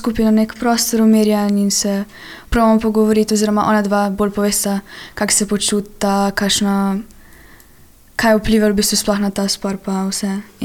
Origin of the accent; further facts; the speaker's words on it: Lower Sava, Slovenia; prihajam iz okolice Krškega, zdaj obiskujem tretji letnik laboratorijskega tehnika na SŠFKZ-ju.